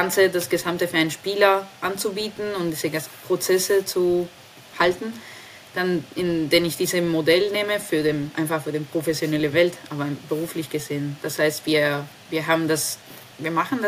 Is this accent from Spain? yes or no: yes; Spain; German is a second language; now in Germany; den Land, von wo ich herkomme, Spanien